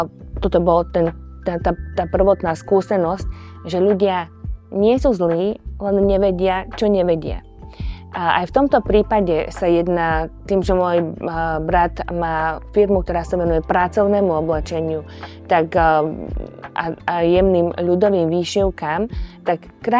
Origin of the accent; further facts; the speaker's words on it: Žilina Region, Slovakia; ja som rodená Oravčanka